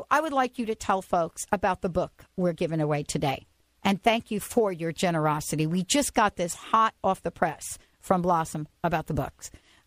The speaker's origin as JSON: {"language": "English", "town": "Bronx", "region": "New York", "country": "United States", "tie": "born or raised there", "said": "I remember I grew up in the Bronx, just to kind of, you know, remind you of that."}